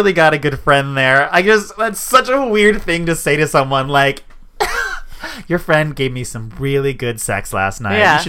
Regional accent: New York City, New York, United States; I was like, I'm a New Yorker and we drink chock.

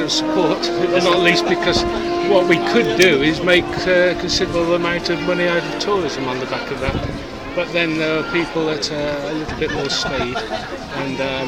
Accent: England, United Kingdom; I'm British before I'm English, and I'm in love with the Scots as much as I'm in love with the English

